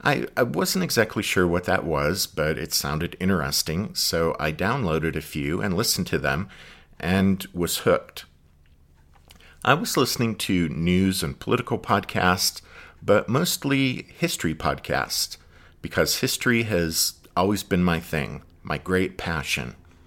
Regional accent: Pennsylvania, United States; but I'm from Pennsylvania and she's from Arkansas, so you have the whole north-south thing going on.

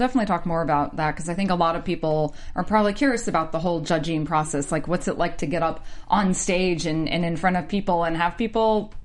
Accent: the South, United States; I guess being raised where I was just, you know, I'm from the South

